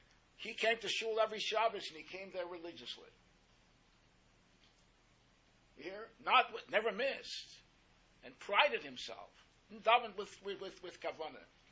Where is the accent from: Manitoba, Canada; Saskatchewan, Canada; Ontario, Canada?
Ontario, Canada; Toronto; I went to Toronto, which was originally my hometown, and I was around there for 18 years.